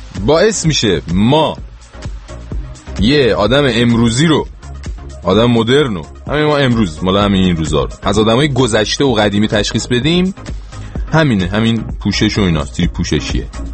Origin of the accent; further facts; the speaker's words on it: Iran; moved away as an adult; من خودم که همین 8 ماه پیش 9 ماه پیش اید از ایران اومدم دیگه،